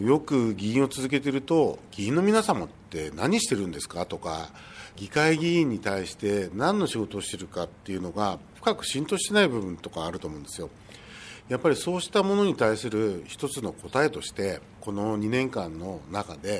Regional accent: Fujisawa, Kanagawa, Japan; 私はあの北部の長後という町出身なんですけど、すごい古くから歴史のある町ですけれども

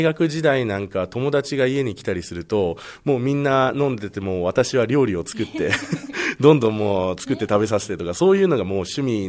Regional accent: Fujisawa, Kanagawa, Japan; ずっと片瀬小学校片瀬中学校ということで、江ノ島の近くで育ちました。

